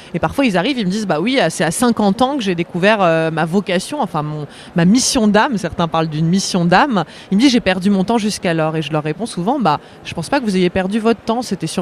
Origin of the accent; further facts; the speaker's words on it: Paris, Île-de-France, France; je parle en tant que parisienne